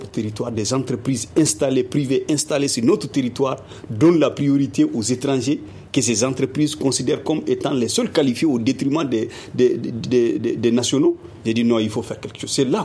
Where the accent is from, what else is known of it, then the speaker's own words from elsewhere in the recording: Mali; je suis un Malien. Je suis un vrai produit de l'école malienne